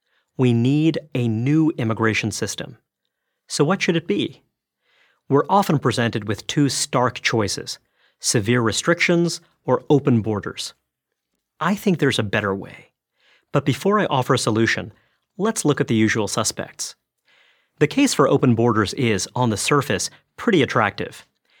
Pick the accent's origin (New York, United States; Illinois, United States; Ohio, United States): New York, United States; New York City; I was raised in New York City